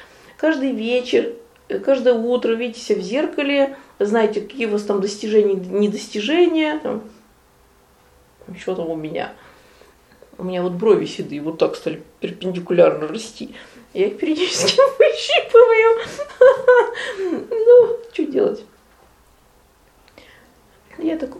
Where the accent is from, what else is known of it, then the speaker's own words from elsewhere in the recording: Yagry, Arkhangelsk Oblast, Russia; мое детство на Яграх гуляли козы. И молодость.